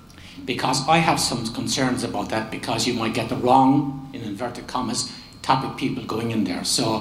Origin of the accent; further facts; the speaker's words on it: Ireland; I also went to a Catholic school all my life, number two, and I'm Irish.